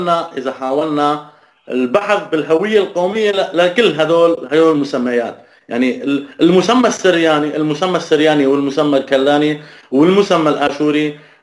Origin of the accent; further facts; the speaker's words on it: Al-Hasakah Governorate, Syria; born there; ضيعتي اسمها الجمعة بتبعد عن منطقة رأس العين 20 كيلومتر، عن مركز مدينة الحسكة 60 كيلومتر. انا ولدت سوري، ما كثير بتهمني جذور التركية كتسمية تركية ولا جذور عراقية.